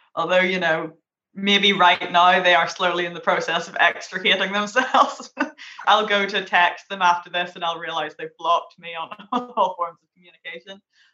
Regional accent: Derry, Northern Ireland, United Kingdom; Yeah, I'm from Derry.

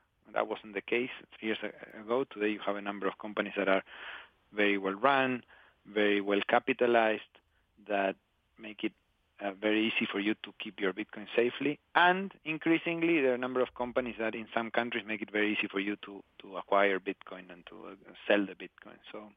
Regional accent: Patagonia, Argentina; I grew up in Patagonia, in the southern part of Argentina

